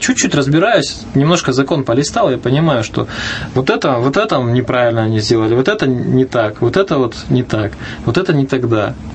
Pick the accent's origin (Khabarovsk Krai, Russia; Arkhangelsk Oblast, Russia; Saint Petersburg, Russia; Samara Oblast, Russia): Arkhangelsk Oblast, Russia; я сам родом из Архангельской области